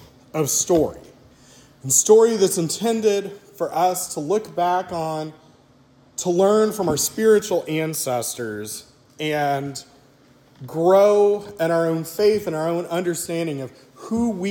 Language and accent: English; Texas, United States; growing up in Southeast Texas.